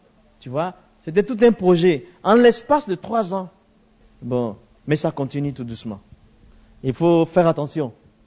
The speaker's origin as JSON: {"language": "French", "country": "Côte d’Ivoire", "said": "Chez nous, en Côte d'Ivoire, ils sont très actifs, eux aussi."}